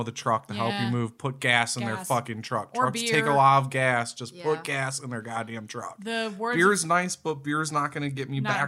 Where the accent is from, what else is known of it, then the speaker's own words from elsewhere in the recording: Hartville, Ohio, United States; So, like, I'm from Hartville. This is another little small town, you know.